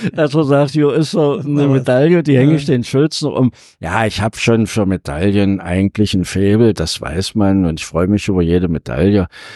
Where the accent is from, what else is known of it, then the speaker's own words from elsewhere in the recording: East Germany, Germany; ich bin ein Kind der DDR. Ich wurde 1962 geboren, bin durchgängig durch die Bildung der BOS gegangen.